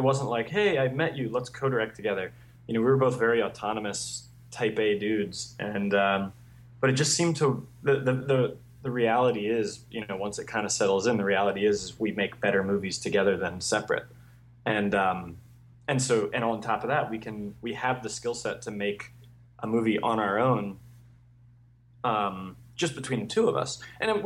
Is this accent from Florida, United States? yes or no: yes; Florida, United States; And I was growing up in Florida.